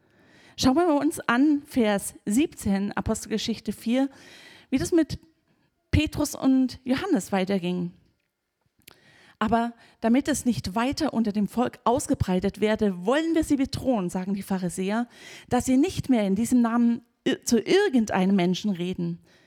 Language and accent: German; Germany; ich empfinde auch immer, wir als Deutsche, wir geben uns sehr schnell mit dem zufrieden, was wir an Grenzen erleben